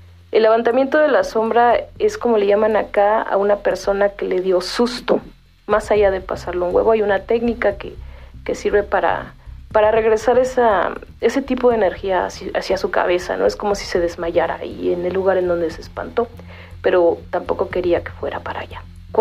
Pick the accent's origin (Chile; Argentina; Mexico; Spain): Mexico; Coyoacán, Mexico City; Soy originaria de Coyoacán, de la Ciudad de México